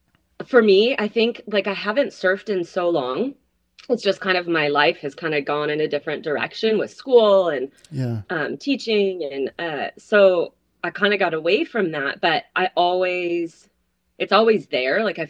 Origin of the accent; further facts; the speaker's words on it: San Diego, California, United States; So I grew up in North County, San Diego. And as you do there, you know, when you live at the beach, you grow up surfing.